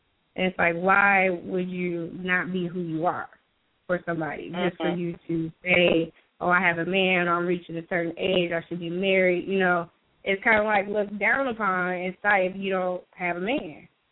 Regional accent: Midwest, United States; now in Milwaukee, United States; I am from the Midwest. Right now I'm in Milwaukee.

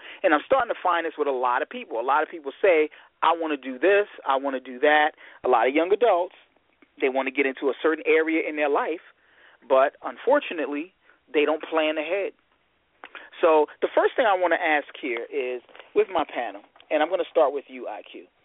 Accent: Michigan, United States; I'm your host from Michigan

